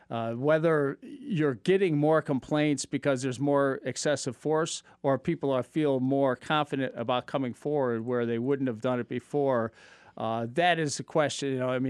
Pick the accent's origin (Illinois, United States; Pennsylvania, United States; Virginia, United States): Illinois, United States; Chicago; I'm from Chicago, so I've been seeing a lot of the 1968 police riots, so to speak, on TV recently.